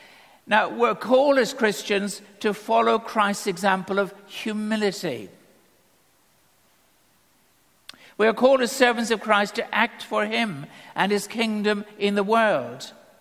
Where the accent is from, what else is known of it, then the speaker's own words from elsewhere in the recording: Ireland; I'm Irish. The default position of the Irish is to support any side that's playing against England.